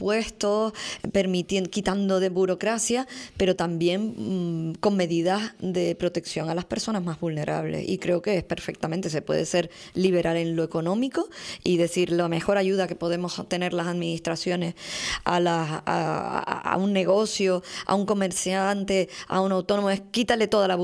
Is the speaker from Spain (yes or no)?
yes; Puerto de la Cruz, Canary Islands, Spain; mi infancia está aquí en la Plaza del Charco